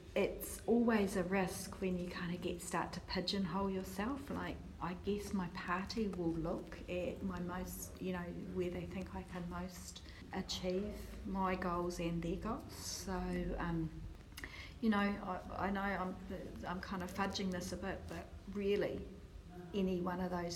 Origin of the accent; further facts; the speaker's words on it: Northland, New Zealand; I grew up in the Bay of Islands in Northland and went to a little school called Okaihau College, or primary and college.